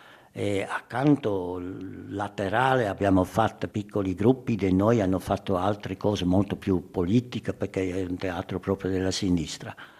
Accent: Switzerland; Italian is a second language; Io sono svizzero, non posso dire queste cose

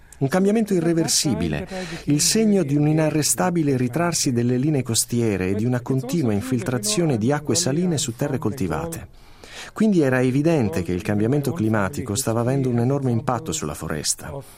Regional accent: Bangladesh; io sono un bengalese, vengo dal Bengala, e in questa regione anche nella mia famiglia si tramandano racconti di persone costrette a spostarsi a causa delle trasformazioni dei fiumi.

